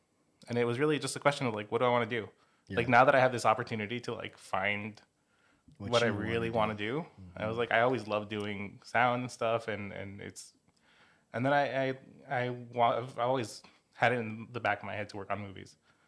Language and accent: English; Los Angeles, California, United States; I am a Los Angeles native, one of the few in the entertainment industry.